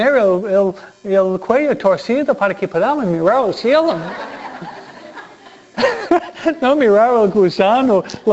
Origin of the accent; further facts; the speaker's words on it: Manhattan, New York, United States; Y fue en pleno centro de Nueva York. Yo vengo de Manhattan.